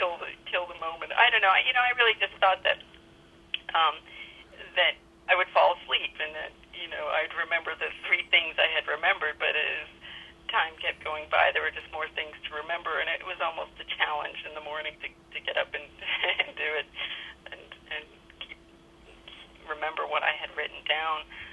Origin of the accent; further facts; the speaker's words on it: New York, United States; growing up in New York in the 70s was a difficult period. I had a commercial loft.